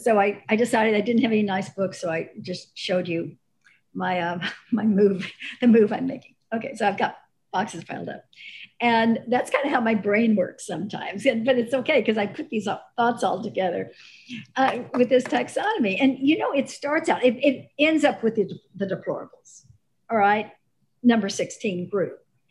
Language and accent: English; Dallas, Texas, United States; I'm from Dallas. I think when I was raised Southern Baptist